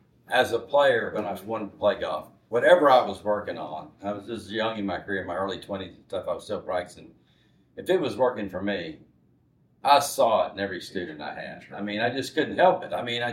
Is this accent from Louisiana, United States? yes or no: yes; Shreveport, Louisiana, United States; I grew up in Shreveport, but I've been here for 34 years